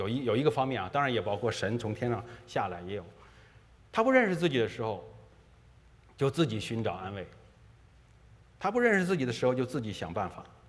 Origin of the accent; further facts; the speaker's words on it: China; now in Canada; 就像这个当年的这个我们中国人到了加拿大来修铁路一样